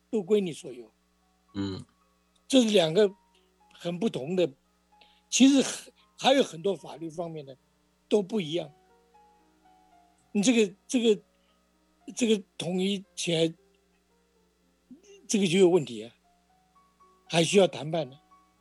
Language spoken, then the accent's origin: Chinese; Taiwan; 基本上台湾，因为我从台湾出来的